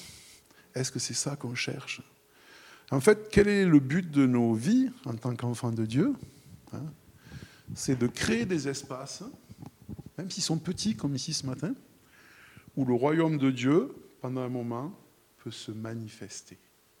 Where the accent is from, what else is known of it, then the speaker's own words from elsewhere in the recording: France; Enfin, je ne sais pas pour vous, mais moi, je suis français